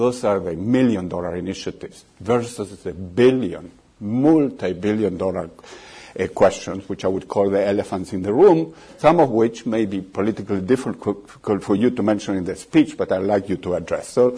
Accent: Chile; now in United States; I speak as a Latin American also, not only being in Brookings and knowing the U.S. a bit, but I'm from Chile

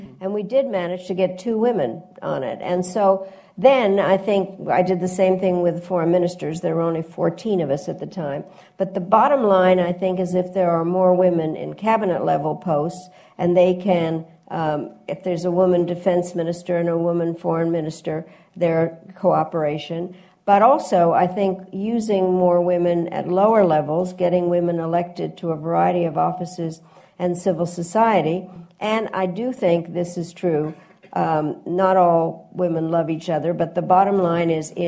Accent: United States; So being an American, I created a caucus

